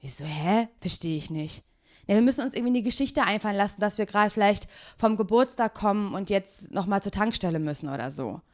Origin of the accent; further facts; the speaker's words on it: Parchim, Mecklenburg-Vorpommern, Germany; War ich in Parchim, in meiner Heimatstadt